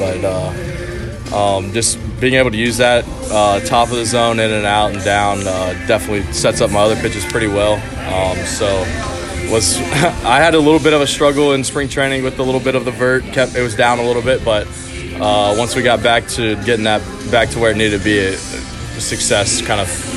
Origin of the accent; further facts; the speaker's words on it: Georgia, United States; It's close to home, back in the South, because I'm from Georgia, so pretty close.